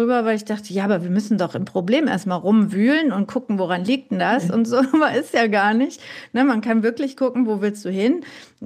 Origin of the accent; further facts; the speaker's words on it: North Rhine-Westphalia, Germany; Ich komme ja aus dem Pott eigentlich, ne?